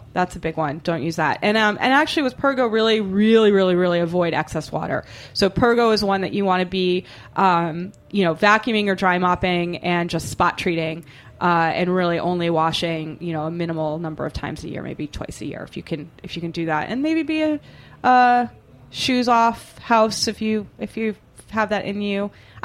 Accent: Boston, Massachusetts, United States; because I'm from Boston and I have the mind of a 13-year-old boy. And it sounds to me like how we would say boner in Boston.

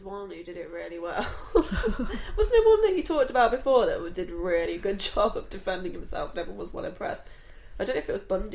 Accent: United Kingdom; I mean, we're British.

